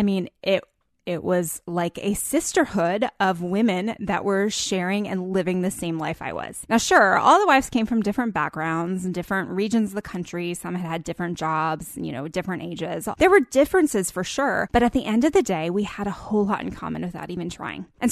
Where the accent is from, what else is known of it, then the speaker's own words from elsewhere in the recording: East Coast, United States; We are both from the East Coast and we had friends and families on the East Coast